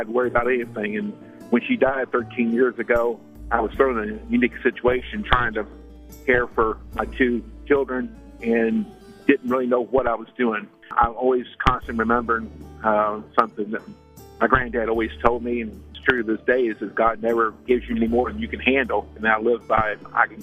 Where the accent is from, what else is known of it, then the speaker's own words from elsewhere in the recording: Irvington, Kentucky, United States; I'm from Irvington, Kentucky, and lived all my life an only child.